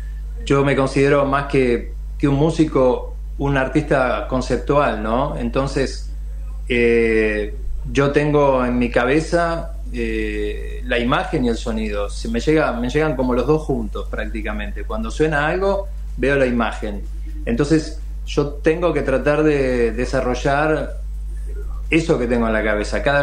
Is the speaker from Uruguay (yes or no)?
yes; Uruguay; moved away; el Uruguay, ¿no? Mi país de origen, en el que tengo tantas referencias que formaron parte de mi vida